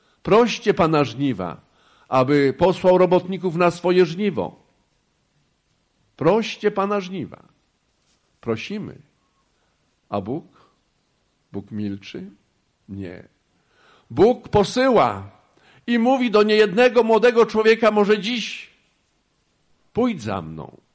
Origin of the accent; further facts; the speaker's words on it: Barłożno, Pomeranian Voivodeship, Poland; born there; parafia Barłożno